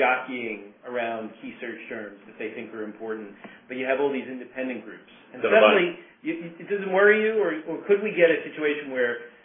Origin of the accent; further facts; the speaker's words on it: New York, United States; I grew up on Long Island.